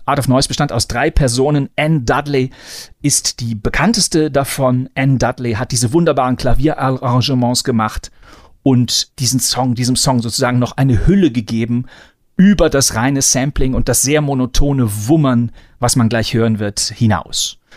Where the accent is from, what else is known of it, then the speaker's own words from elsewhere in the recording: Bonn, North Rhine-Westphalia, Germany; Ich war zwar nicht im Freibad, sondern irgendwie in meiner Heimatstadt Bonn und bin da mit irgendeinem rumpeligen Rad durch die Gegend gefahren